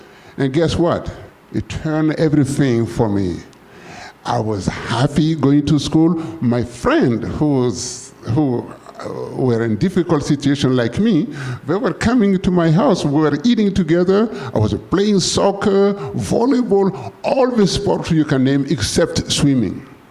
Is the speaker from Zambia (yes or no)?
no; Burkina Faso; I thought to myself, I say, one day, I'm gonna buy an ambulance to bring to my hometown.